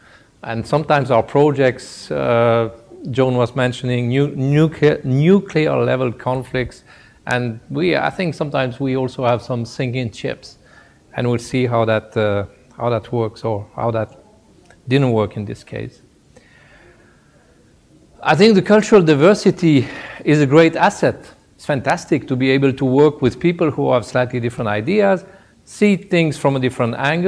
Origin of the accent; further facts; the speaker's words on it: Switzerland; I come from Switzerland, which is a country which has four official languages, and I would say four cultures.